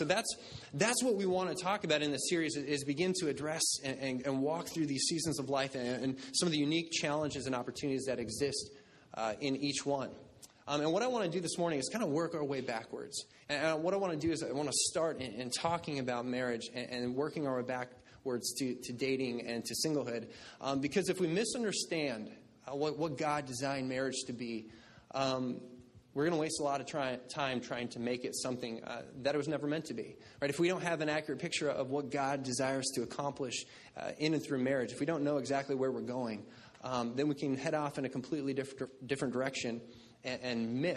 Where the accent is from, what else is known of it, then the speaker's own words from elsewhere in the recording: Midwest, United States; And I grew up in the Midwest, the mighty Midwest, which I'm assuming a lot of the people in this room also did.